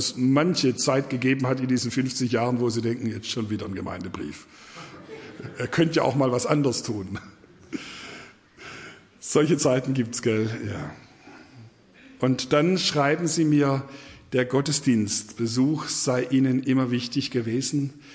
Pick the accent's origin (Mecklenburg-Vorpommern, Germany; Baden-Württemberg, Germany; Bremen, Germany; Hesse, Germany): Baden-Württemberg, Germany; gell, wir sind Schwabe